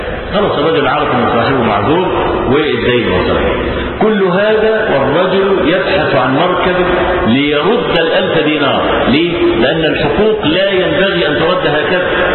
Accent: Egypt; احنا عندنا في مصر

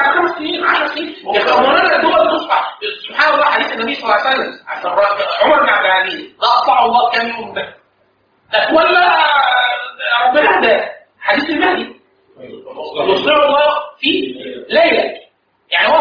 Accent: Egypt; لا احنا عندنا في مصر

